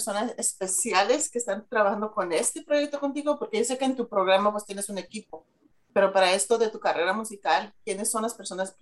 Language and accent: Spanish; Texas, United States; Originalmente soy del Valle, Texas.